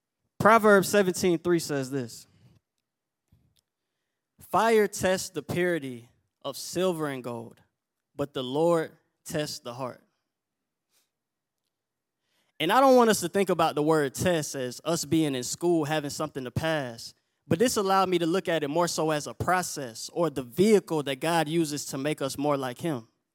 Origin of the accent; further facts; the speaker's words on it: the South, United States; growing up in the South, when you ask someone like, man, are you a Christian? You know, we quit to respond like, man, I grew up in the church, man.